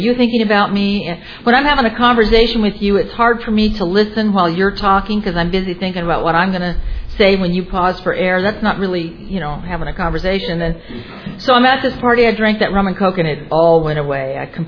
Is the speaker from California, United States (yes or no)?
yes; Newport Beach, California, United States; I grew up in Newport Beach and I was drinking at beach parties